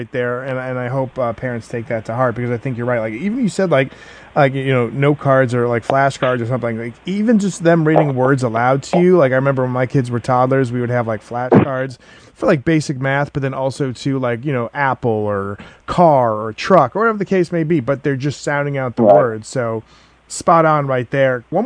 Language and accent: English; New England, United States; I remember, you know, I grew up in New England. I'm a 49ers fan, but like growing up in New England